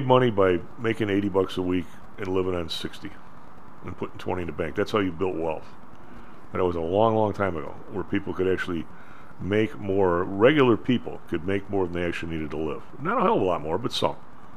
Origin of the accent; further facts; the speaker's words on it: Chicago, Illinois, United States; It's in my pocket. I'm from Chicago. Duh.